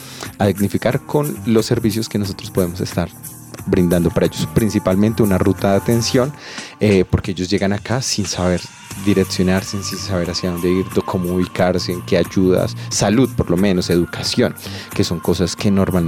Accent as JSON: {"language": "Spanish", "town": "Bosa", "region": "Bogotá", "country": "Colombia", "said": "digamos que la mayoría somos de BOSA, vivimos actualmente, pues también vivo en la localidad de BOSA"}